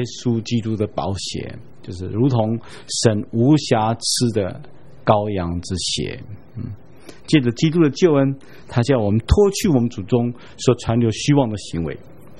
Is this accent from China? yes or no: no; Taiwan; 像我们台湾人的神明，拜的神明几乎全部都是人